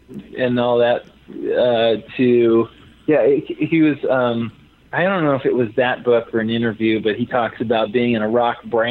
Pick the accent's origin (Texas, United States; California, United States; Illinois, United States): Illinois, United States; Chicago; but I'm from Chicago area, so definitely want to get to the Midwest